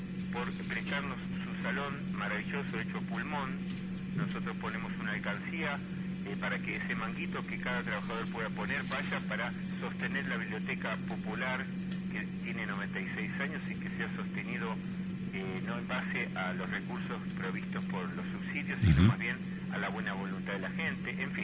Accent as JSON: {"language": "Spanish", "country": "Argentina", "said": "Somos argentinos pero hablamos en inglés."}